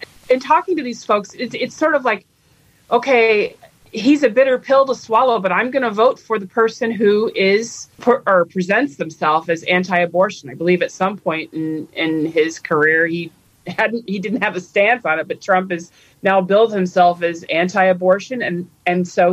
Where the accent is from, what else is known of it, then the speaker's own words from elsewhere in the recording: Nebraska, United States; I've heard from people who are, frankly, from, my home state of Nebraska